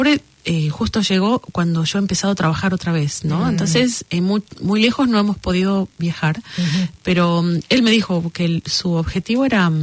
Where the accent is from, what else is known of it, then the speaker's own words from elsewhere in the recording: Argentina; moved away; Yo me fui de Argentina cuando él tenía 3 años.